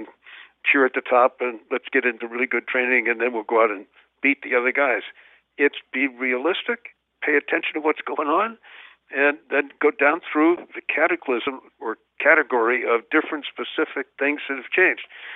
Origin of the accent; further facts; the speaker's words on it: New Haven, Connecticut, United States; And a city like my hometown of New Haven had 4 trust companies.